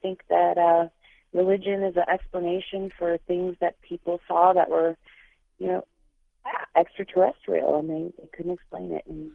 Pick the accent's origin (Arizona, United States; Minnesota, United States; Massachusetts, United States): Arizona, United States; Tucson; I'm actually from Tucson